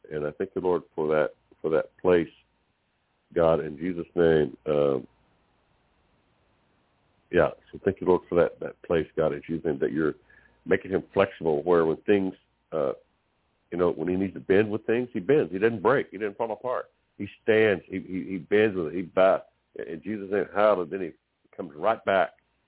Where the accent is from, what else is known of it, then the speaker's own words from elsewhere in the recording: Texas, United States; Yeah, I'm from Texas.